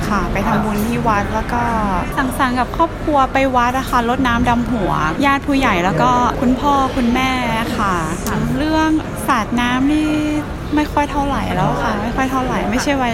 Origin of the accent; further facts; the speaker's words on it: Chiang Mai, Thailand; now in Melbourne, Australia; หนูอยู่เชียงใหม